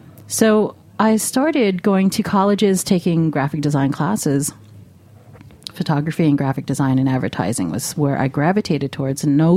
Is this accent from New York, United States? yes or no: yes; New York, United States; I grew up in New York City and went to most of my years Catholic schools.